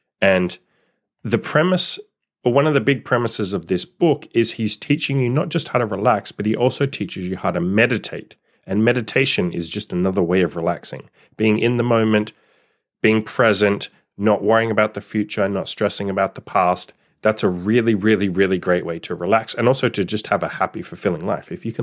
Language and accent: English; Perth, Western Australia, Australia; It was actually written by someone who lives in a city called Perth, which happens to be the city that I was born in, that I grew up in Australia.